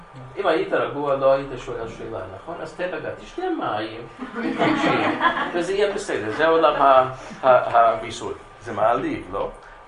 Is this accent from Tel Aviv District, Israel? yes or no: no; Beersheba, Southern District, Israel; אפילו בדרום, אני מבאר שבע